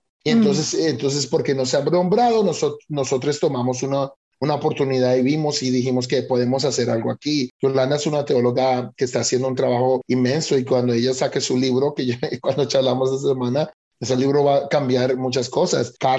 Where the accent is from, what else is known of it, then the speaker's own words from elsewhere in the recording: Colombia; yo nací en Colombia, yo me crié en Colombia